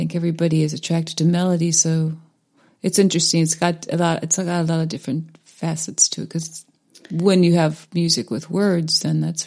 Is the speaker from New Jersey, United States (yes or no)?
no; Greenbelt, Maryland, United States; also born or lived in Fredonia, United States; Well, I grew up in Greenbelt, Maryland until I was about 8, and then we moved to Fredonia. My family moved.